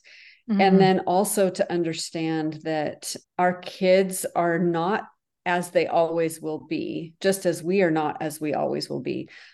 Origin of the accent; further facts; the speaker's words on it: Northern United States, United States; I live in the South, so, but I'm from the North.